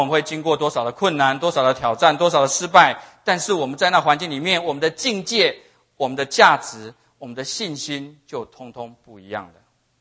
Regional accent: Taiwan; accent: Taiwanese Mandarin; 他们是在笑我的台湾国语

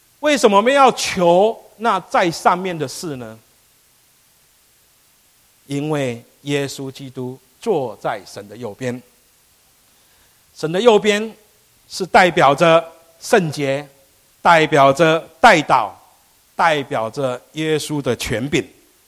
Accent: Taiwan; now in United States; 就好像我们都定居在美国，对不对？可是我们都会常常关心留意我们的母国发生了什么事情。所以我从台湾来

